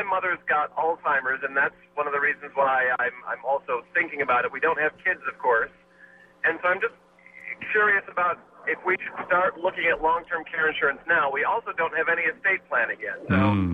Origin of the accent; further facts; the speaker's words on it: San Francisco, California, United States; Thanks, I'm calling, I'm from San Francisco.